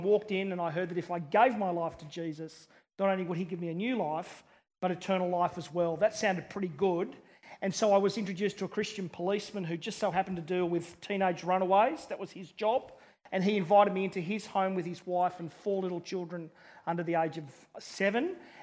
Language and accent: English; Parramatta, New South Wales, Australia; I grew up in Sydney in the western suburbs, a place called Parramatta, and I left school early to start an apprenticeship as a butcher